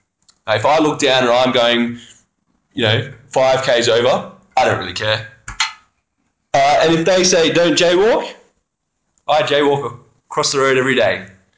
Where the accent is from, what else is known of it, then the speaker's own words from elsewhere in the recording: Australia; See, I love being Australian. I reckon I'm pretty good at it.